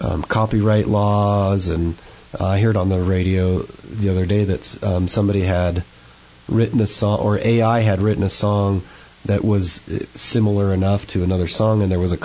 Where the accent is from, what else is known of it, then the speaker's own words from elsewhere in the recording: Chino Valley, Arizona, United States; I grew up in Chino Valley, so this is kind of my home. We moved up here in I was 12 years old, so mid-90s, and my dad lives out here in the area.